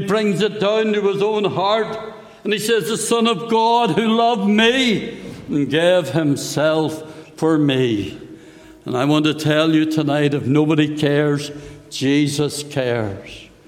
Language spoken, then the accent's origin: English; Belfast, Northern Ireland, United Kingdom; As a teenager, growing up in Belfast